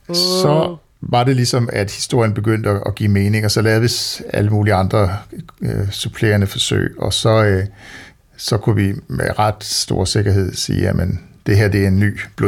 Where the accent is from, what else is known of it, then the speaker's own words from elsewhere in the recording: Jutland, Denmark; Nu er jeg også jyde